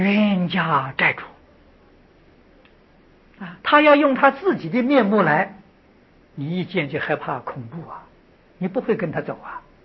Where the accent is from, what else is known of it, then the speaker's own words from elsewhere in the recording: China; 我们中国人讲灵魂还没有离开身体啊